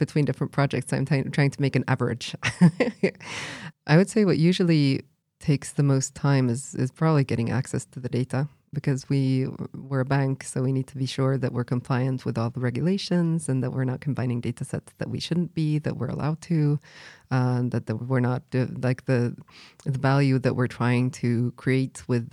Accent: Sweden; really fun if we in Sweden could have that as well

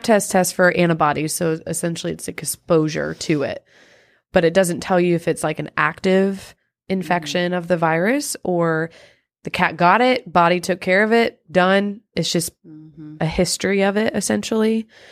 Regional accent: Brazil; English is a second language; I'm from Brazil

